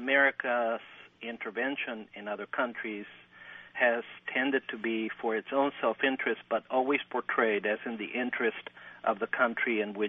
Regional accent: Mexico; now in United States; I went to elementary school and high school in Mexico and then did my college work here.

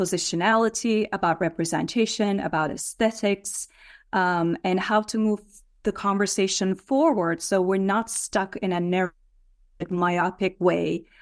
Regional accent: Turkey; English is a second language; You know, I grew up in Turkey, and I had my first coup when I was 5 years old.

